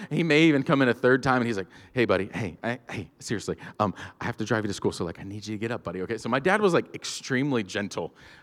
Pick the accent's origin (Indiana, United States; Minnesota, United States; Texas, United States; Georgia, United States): Georgia, United States; me and my buddy Trey, he's from Ohio, I'm from Georgia